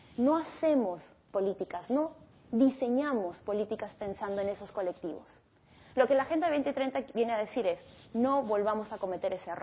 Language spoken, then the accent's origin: Spanish; Peru; Yo soy peruana.